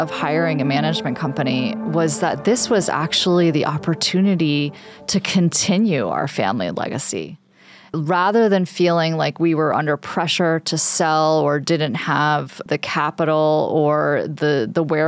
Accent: Stowe, Vermont, United States; So growing up in Stowe, I mean, it's really an idyllic lifestyle. I mean, you're in the middle of the Green Mountains and lots of outdoor space and small rural town.

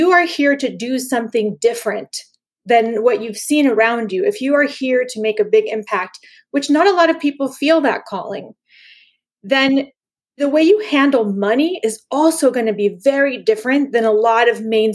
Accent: Panama; Gosh, I had a lot of impacts because I grew up in Panama when it was a dictatorship.

